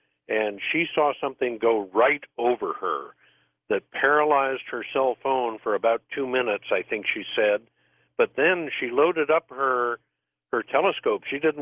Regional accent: St. Louis, Missouri, United States; born there; I was born in St. Louis.

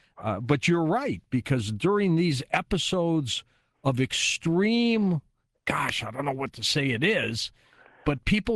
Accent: Detroit, Michigan, United States; I'm from Detroit, like you are.

